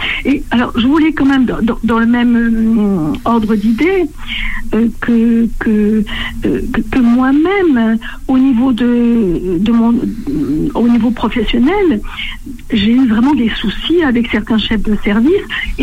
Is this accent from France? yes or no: yes; France; je suis française, si on peut dire.